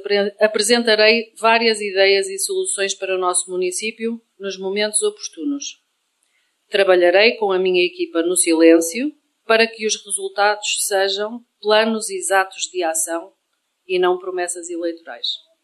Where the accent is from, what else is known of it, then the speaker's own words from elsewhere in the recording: Ovar, Aveiro, Portugal; Cresci em OVAR, vivo em OVAR, trabalho e crio emprego em OVAR.